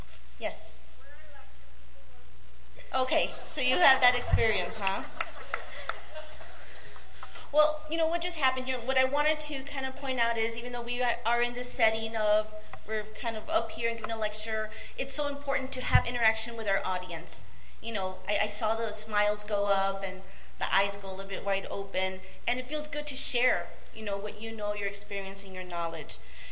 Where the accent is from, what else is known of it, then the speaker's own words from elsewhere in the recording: Mercedes, Texas, United States; also born or lived in Blissfield, Michigan; I was born and raised in Mercedes, Texas, and also, I guess you could say, Blissfield, Michigan.